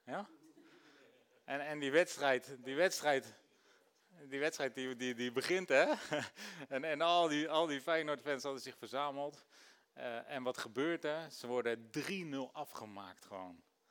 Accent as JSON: {"language": "Dutch", "town": "Rotterdam", "region": "South Holland", "country": "Netherlands", "tie": "born there", "said": "maar ik ben wel geboren in Rotterdam trouwens"}